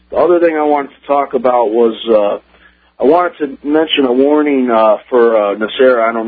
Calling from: Michigan, United States; Michigan.

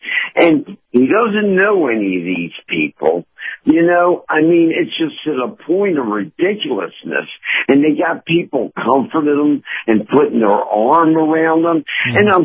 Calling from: St. Petersburg, Florida, United States; from St. Pete.

